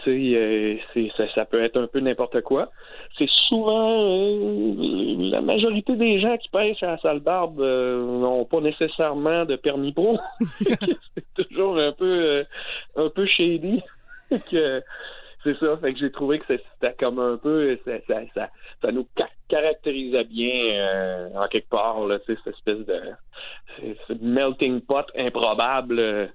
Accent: Îles-de-la-Madeleine, Quebec, Canada; descendre chez nous aux Îles-de-la-Madeleine

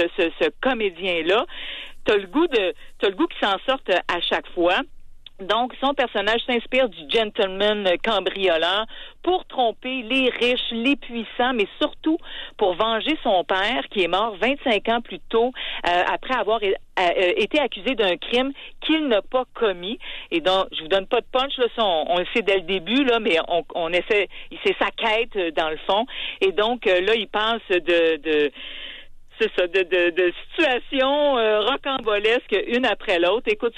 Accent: Quebec, Canada; en tout cas chez nous au Québec.

